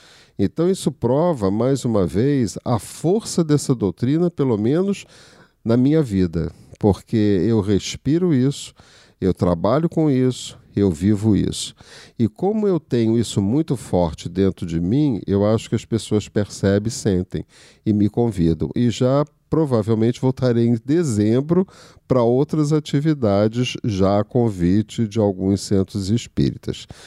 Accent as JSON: {"language": "Portuguese", "country": "Brazil", "lives_now": "United States", "said": "nós somos brasileiros, temos que fazer as nossas palestras em português, mas não se esqueçam que a gente está na América."}